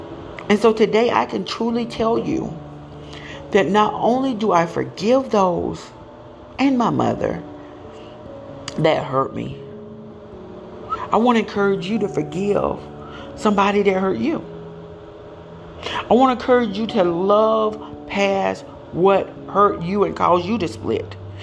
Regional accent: Elba, United States; journey to my hometown of Elba to live with my grandmother.

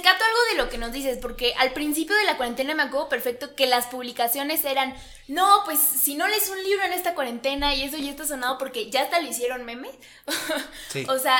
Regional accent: Mexico; como mexicanos, como ciudadanos y como personas, tenemos la responsabilidad de empezar a hacer algo

